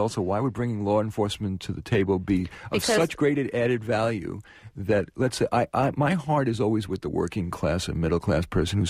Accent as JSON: {"language": "English", "town": "Bronx", "region": "New York", "country": "United States", "tie": "born or raised there", "said": "You know, I grew up in the Bronx. I was born in the Bronx to immigrant parents."}